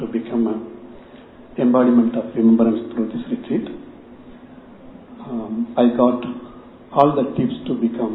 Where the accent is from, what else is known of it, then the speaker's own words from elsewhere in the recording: Australia; from Australia.